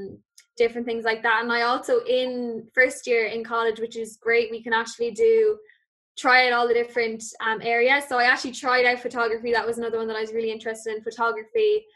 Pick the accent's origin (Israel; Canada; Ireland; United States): Ireland; Limerick, Munster; So I'm from Limerick myself, and Limerick School of Art and Design is actually only 15 minutes away from me, which is great.